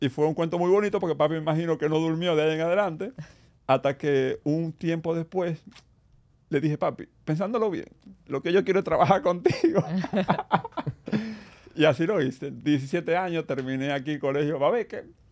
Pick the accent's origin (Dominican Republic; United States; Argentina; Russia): Dominican Republic; Santo Domingo; por mi abuelo, tatarabuelo, vienen de León, de España. Pero … nací en Santo Domingo, orgullosamente dominicano. Y estudié en Santo Domingo, aunque después hice un poquito de trampa y me fui fuera, pero sí, orgullosamente dominicano